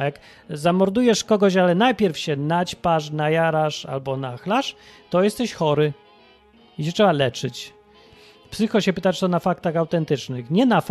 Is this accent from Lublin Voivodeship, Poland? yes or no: no; Kraków, Lesser Poland, Poland; now in England; w poniedziałek ja będę, bo ja z Krakowa, ja będę miał taki przymusowy kurs jazdy na motocyklu.